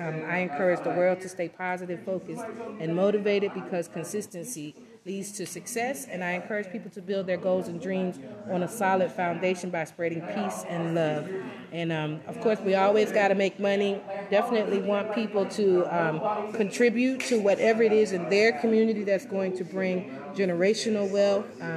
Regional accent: New Jersey, United States; also born or lived in Philadelphia / South Carolina; I was born in Philadelphia, and I was also raised in New Jersey and in South Carolina.

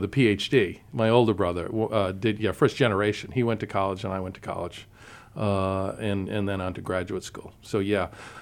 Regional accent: Providence, Rhode Island, United States; I grew up in South Providence, Rhode Island, in a public housing project that I lived until I lived in until I was seven, and then my family moved a few blocks away, and we lived in a tenement house where I lived until I graduated from college.

